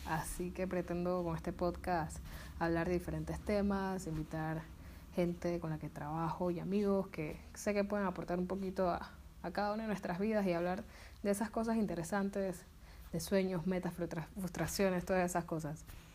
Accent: Panama; tengo 22 años, soy panameña y soy tripulante de cabina.

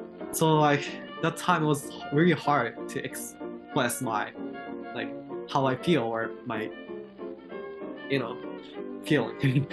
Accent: Saitama, Japan; born there; English is a second language; now in Oita, Japan; I'm in Oita, but I was born in Saitama, which is next to Tokyo. Oita is in Kyushu, which is like southwest of Japan.

